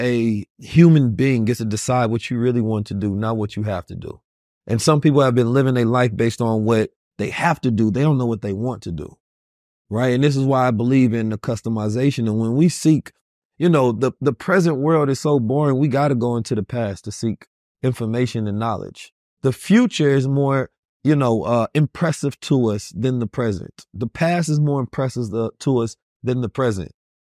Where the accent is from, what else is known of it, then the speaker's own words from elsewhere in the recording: United States; As growing up in America, we have enough challenges, right?